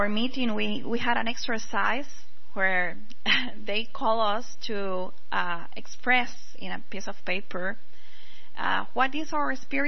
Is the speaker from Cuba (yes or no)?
yes; Cuba; English is a second language; I'm from Cuba and very delighted to be with you this morning.